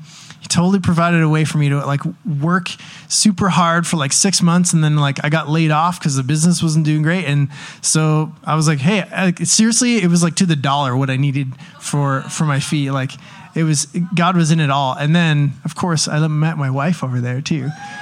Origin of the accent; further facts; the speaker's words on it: Canada; it took me leaving my own country in Canada